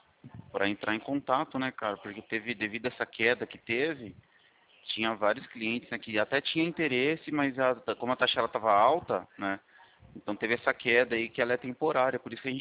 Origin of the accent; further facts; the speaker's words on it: Itu, São Paulo, Brazil; Itu. Isso, é, sou de Itu.